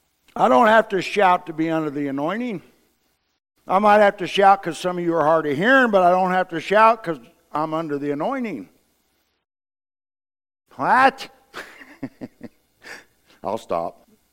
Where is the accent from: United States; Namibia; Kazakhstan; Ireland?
Ireland; Well, Lord, I'm Irish.